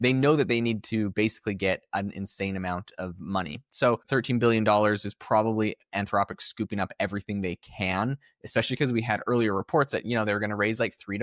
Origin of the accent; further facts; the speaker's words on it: Canada; as a Canadian